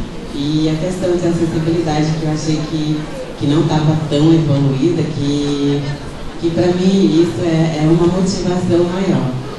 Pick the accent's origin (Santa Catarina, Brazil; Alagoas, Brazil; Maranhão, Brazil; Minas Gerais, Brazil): Maranhão, Brazil; Caxias; eu sou de Caxias, Maranhão, e eu vim aqui representar um pouco